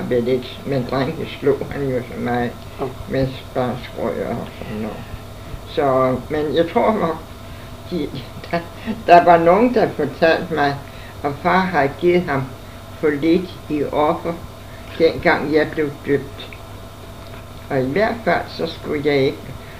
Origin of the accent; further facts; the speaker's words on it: Eskilstrup, Zealand, Denmark; Og så blev vi lige derhjemme, og havde bryllup derhjemme i Eskilstrup.